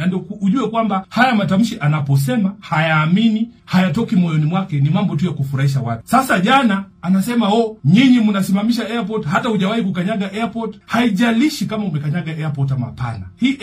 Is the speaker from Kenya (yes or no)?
yes; Kenya; Sisi ni Wakenya, sisi wote tunajua nini kinaendelea Kenya hii.